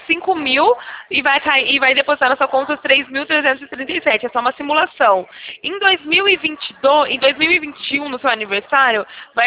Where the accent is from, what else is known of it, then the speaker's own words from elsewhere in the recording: Sumaré, São Paulo, Brazil; a gente é daqui de Sumaré, tá bom?